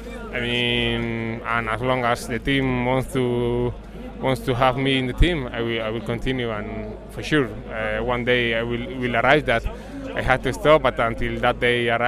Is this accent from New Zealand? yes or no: no; Oñati, Basque Country, Spain; My cafe is in Oñati, in my hometown.